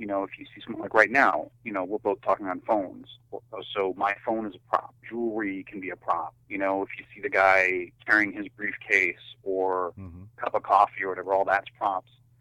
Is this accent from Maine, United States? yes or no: yes; Maine, United States; I grew up in an extremely small town, which actually is almost entirely tourist-based.